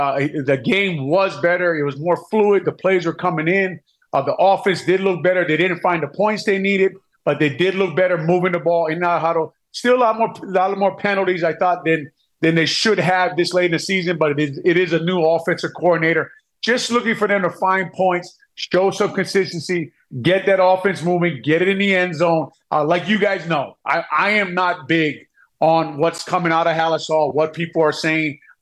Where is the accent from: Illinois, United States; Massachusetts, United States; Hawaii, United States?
Hawaii, United States; like I am from Hawaii, but I've been here since 1998, probably been here longer, dealt with a lot of snow, a lot of cold games.